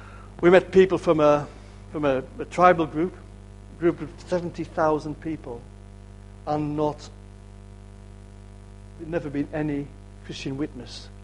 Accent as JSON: {"language": "English", "town": "Kendal", "region": "North West England", "country": "United Kingdom", "tie": "born or raised there", "also_born_or_lived": "Whitehaven", "said": "my parents moved to Kendal in 1952. I was 5 years of age. We came from Whitehaven."}